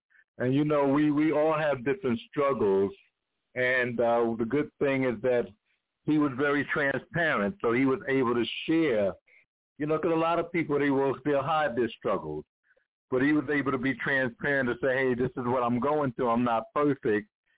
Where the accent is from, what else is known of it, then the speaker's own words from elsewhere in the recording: New York, United States; now in Atlanta, United States; and I'm from New York. You know, I live in Atlanta now, but I'm from New York.